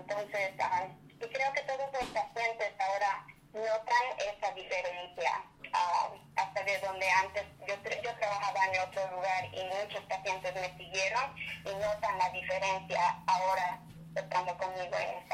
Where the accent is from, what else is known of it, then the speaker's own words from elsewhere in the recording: Newburgh, New York, United States; also born or lived in Washington; cuando yo viví en México 7 años y mis papás decidieron regresar a estar cerca de mis abuelos, entonces llegaron a Newburgh. Entonces yo crecí en Newburgh, atendí Newburgh Free Academy